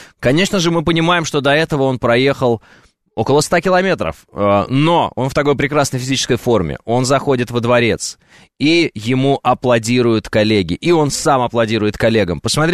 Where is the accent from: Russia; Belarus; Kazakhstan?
Kazakhstan; born there; Ну, во-первых, я человек сам из Казахстана. Я родился в Казахстане